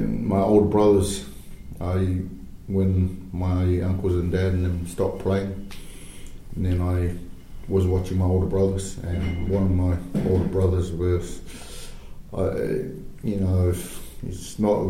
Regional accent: Apia, Tuamasaga, Samoa; Now, we are on the mainland of Upolu. That's the main island. We're the capital of Samoa Apia. That's where I'm from. And I've just been any other normal kid in the island.

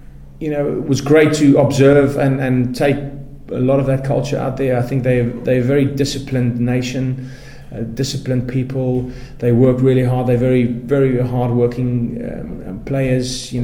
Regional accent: South Africa; first language Afrikaans; English is a second language; you know, I'm Afrikaans, so English is my second language, but it's still rooted in European.

